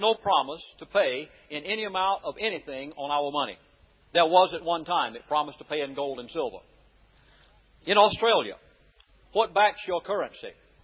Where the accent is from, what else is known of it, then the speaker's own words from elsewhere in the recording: United States; I mean, I'm an American. I know I'm down here as a guest.